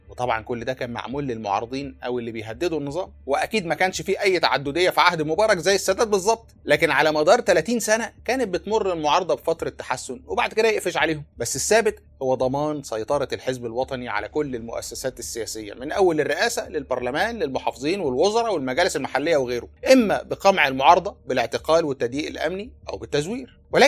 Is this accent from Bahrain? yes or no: no; Egypt; طب ليه احنا كمصريين عندنا صورة سلبية عن الانفتاح؟